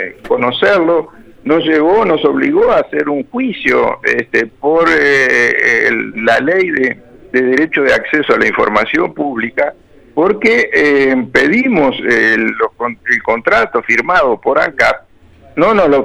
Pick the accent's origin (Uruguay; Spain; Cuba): Uruguay; porque somos también uruguayos.